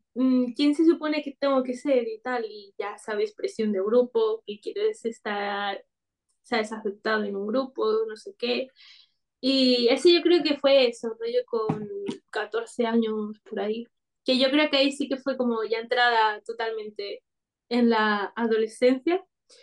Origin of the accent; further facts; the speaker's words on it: Spain; yo nací aquí en España, entonces me crié aquí en España.